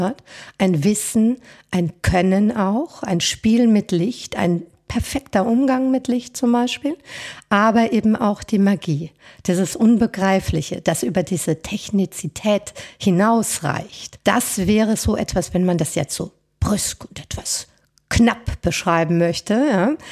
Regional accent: Germany; Und das war für mich als Deutsche damals also eigentlich unvorstellbar.

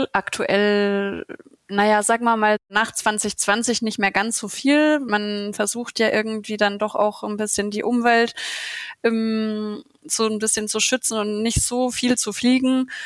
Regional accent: Bavaria, Germany; Ja, also ich bin ja Fränkin

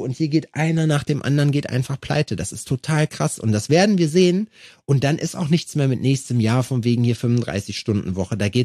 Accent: Schalksmühle, North Rhine-Westphalia, Germany; Auf dem Land, da wo ich herkomme, aus Schalksmühle

